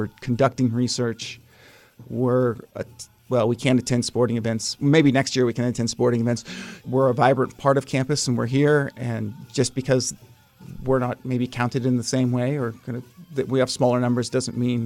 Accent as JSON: {"language": "English", "region": "California", "country": "United States", "said": "I come from California."}